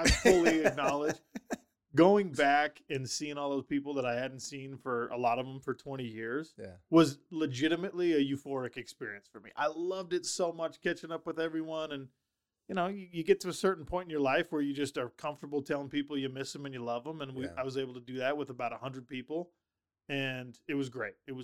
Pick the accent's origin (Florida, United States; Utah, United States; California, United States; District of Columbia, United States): Utah, United States; Sandy; also born or lived in Minnesota; I'm from Utah. Well, I was born in Minnesota. I claim Sandy, Utah. That's where I grew up.